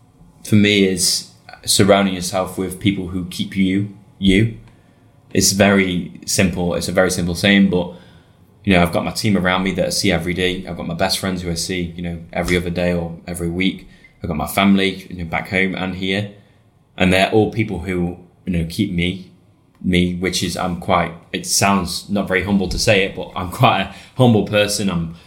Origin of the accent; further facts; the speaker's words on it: United Kingdom; I take immense pride that, you know, I am who I am and I'm British.